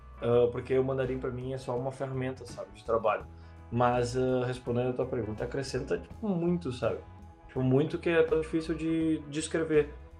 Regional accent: Estrela, Rio Grande do Sul, Brazil; Não, eu nasci, cresci e morei em Estrela a vida toda.

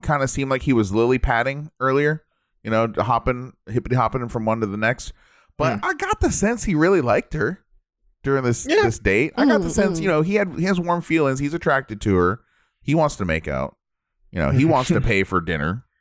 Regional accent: United States; Because I growing up in the States, I thought eggs had to stay refrigerated.

